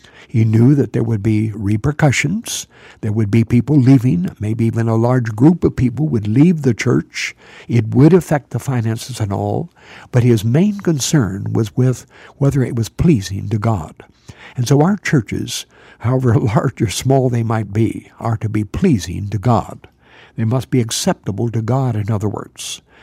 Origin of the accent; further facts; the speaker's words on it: Ohio, United States; back in Ohio, in my home state